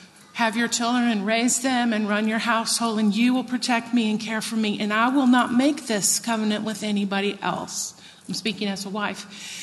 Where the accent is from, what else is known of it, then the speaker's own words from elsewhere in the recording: Texas, United States; When I was growing up, I grew up in Texas.